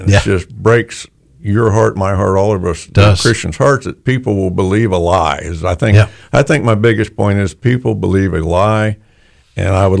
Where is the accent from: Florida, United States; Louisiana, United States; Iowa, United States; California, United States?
Florida, United States; Salerno; I grew up in Salerno.